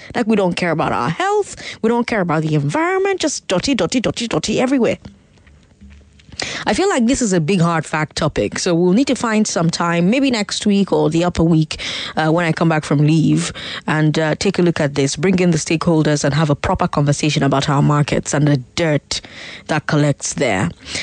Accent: Port Harcourt, Rivers, Nigeria; So I grew up in Port Harcourt, right?

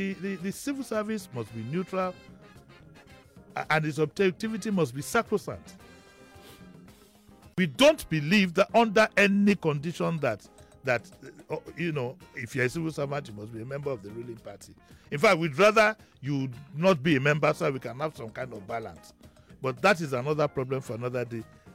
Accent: Yaba, Lagos, Nigeria; When I was growing up in Yaba in the 60s

